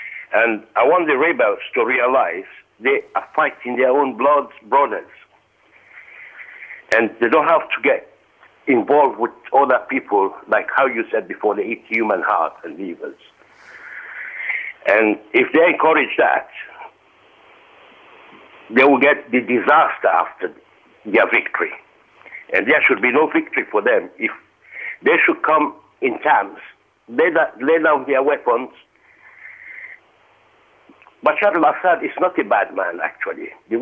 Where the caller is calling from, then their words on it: Bedford, East of England, United Kingdom; I'm from Bedford, actually.